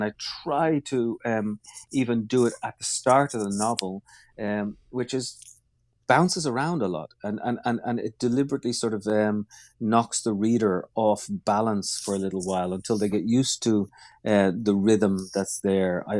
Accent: Ireland; I come from Ireland. I was, I've studied the Northern Irish peace process in and out. I grew up with them, with bombs going off in my mother's hometowns.

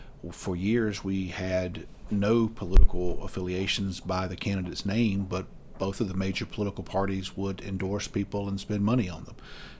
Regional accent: North Carolina, United States; I mean, I'm from Harnett County

